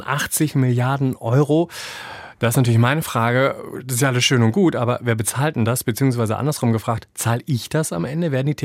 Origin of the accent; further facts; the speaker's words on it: Hamburg, Germany; als Hamburger, der gerne mal hier abhaut